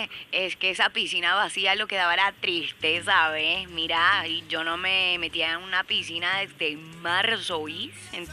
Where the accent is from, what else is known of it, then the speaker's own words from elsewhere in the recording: Cali, Valle del Cauca, Colombia; Mira, yo soy de Cali, también tengo la chuspa.